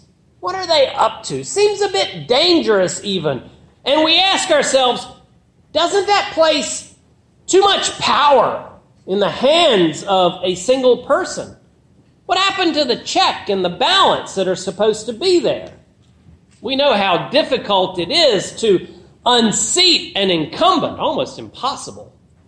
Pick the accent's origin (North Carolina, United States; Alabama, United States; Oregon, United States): Alabama, United States; In my home state of Alabama